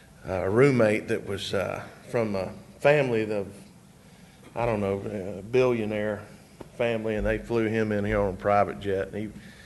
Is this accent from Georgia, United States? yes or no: yes; Atlanta, Georgia, United States; I was born here in Atlanta. in Stone Mountain, and we lived here till I was 12 years old.